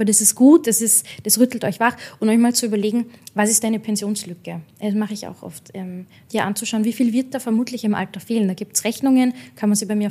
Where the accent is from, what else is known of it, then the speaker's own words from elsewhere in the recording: Austria; Es ist bei uns in Österreich